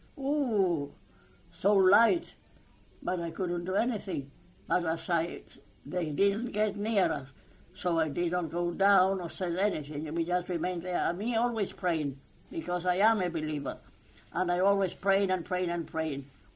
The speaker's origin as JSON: {"language": "English", "country": "Gibraltar", "said": "I am a Gibraltarian. I am evacuee. I'm not English, but I would like to have something."}